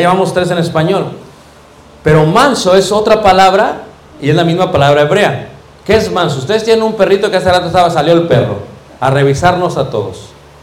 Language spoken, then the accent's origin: Spanish; Mexico; Y yo decía, como buen mexicano, aquí me voy a meter.